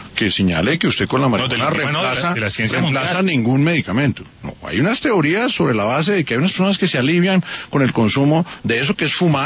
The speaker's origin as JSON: {"language": "Spanish", "country": "Colombia", "said": "tenemos que sentarnos como colombianos"}